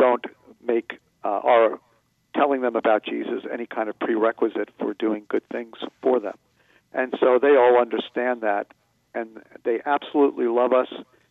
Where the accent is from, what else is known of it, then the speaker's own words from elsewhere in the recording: New York, United States; But the Lord really opened my eyes to who I was as a Jew, even though I grew up in New York, always had a strong Jewish identity